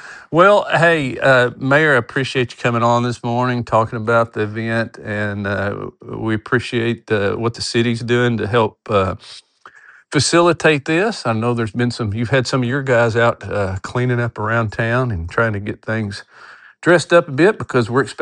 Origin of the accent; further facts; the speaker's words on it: Paris, Tennessee, United States; I remember when my town, where I grew up in West Tennessee, in Paris, Tennessee, back, I was probably, I don't know, probably 10 years old